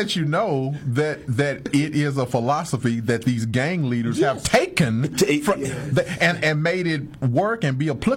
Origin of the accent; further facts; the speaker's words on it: Louisiana, United States; I guess it started back growing up in Louisiana in the 70s and 80s, man.